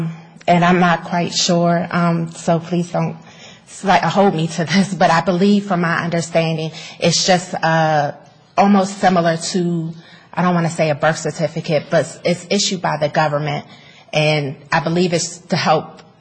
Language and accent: English; Maryland, United States; accent: southern; I have a southern accent, but I'm actually from Maryland.